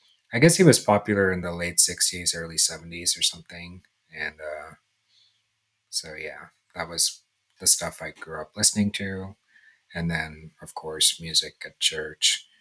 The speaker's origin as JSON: {"language": "English", "country": "India", "tie": "born or raised there", "said": "Like I grew up in India, and we only had, I think, like three records or something."}